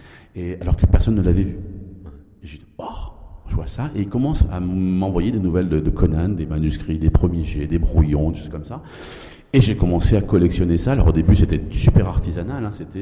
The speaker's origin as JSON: {"language": "French", "country": "France", "said": "moi je me voyais pas honnêtement en tant que petit français"}